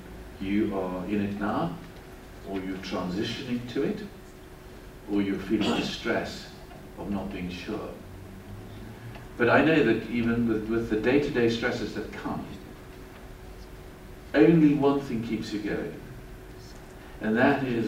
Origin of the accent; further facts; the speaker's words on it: South Africa; I was brought up in South Africa.